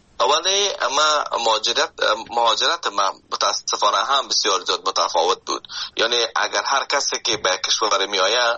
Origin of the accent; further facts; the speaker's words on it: Afghanistan; now in Canada; من از افغانستان به کانادا آمدم